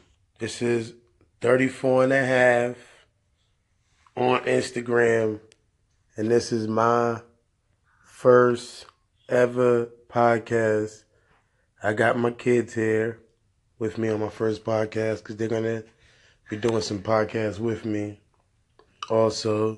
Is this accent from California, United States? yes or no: no; Queens, New York, United States; You know, I'm from Queens. So that's one of the reasons why I like him.